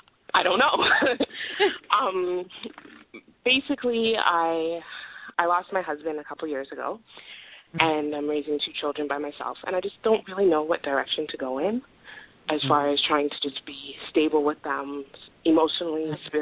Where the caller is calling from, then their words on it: Toronto, Ontario, Canada; I'm calling from Toronto, Canada.